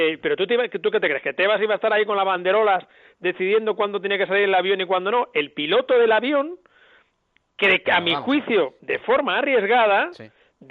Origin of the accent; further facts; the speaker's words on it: Madrid, Community of Madrid, Spain; nosotros los madrileños, ciudad que amo, como sabéis, que es 100% y que soy castizo y madrileño